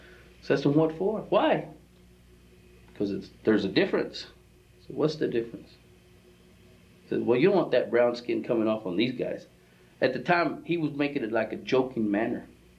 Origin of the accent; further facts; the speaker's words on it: Plainview, Texas, United States; I was born in Plainview, Texas in 1954, July 22nd, 54.